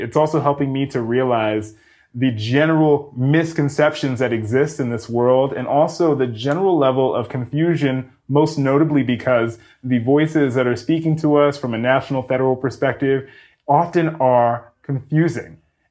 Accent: Mount Vernon, New York, United States; And we grew up in Mount Vernon, New York, which is a small area in Westchester

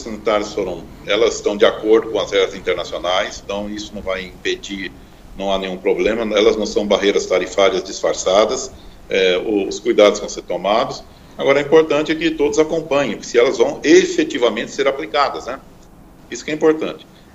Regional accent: Brazil; E a questão também que a gente sabe, nós somos brasileiros, sabemos, será que isso vai ser realmente feito de acordo?

